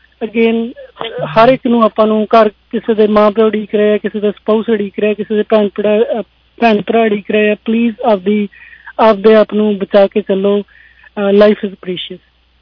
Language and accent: Punjabi; Punjab, India; ਮੈਂ ਹਮੇਸ਼ਾ ਹੀ ਕਹਿੰਦੀ ਹਾਂ ਕਿ ਅਸੀਂ ਪੰਜਾਬ ਤੋਂ ਆਏ ਹਾਂ